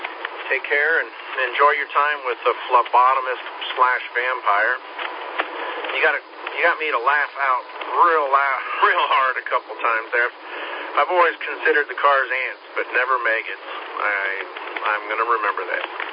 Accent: California, United States; moved away; I grew up out there in the San Francisco Bay Area. I grew up right on the peninsula. I thought traffic was bad when I left in the 80s.

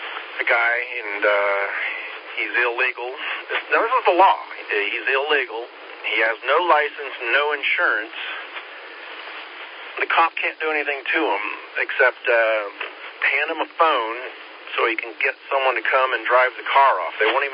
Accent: California, United States; obviously I grew up in California with a six call, so I got a couple brothers out there.

